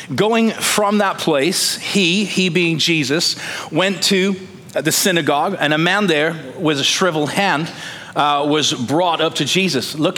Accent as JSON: {"language": "English", "town": "Manchester", "region": "North West England", "country": "United Kingdom", "tie": "born or raised there", "moved": "as an adult", "lives_now": "United States", "said": "I'm a Texan via England. I was born in Manchester, England, lived there till I was 18 years old"}